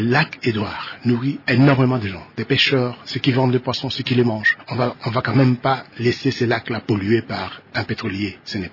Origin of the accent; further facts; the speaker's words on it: DR Congo; je suis congolais